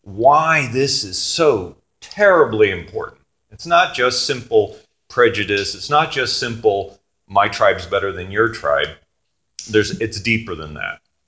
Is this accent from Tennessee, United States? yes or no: yes; Tullahoma, Tennessee, United States; In my hometown of Tullahoma, the mayor has a day of prayer